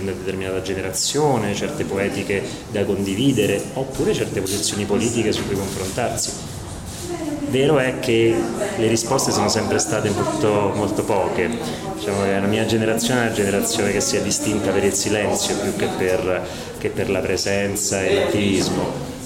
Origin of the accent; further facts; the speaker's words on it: Rome, Lazio, Italy; Sono cresciuto a Roma, ho iniziato a lavorare a Roma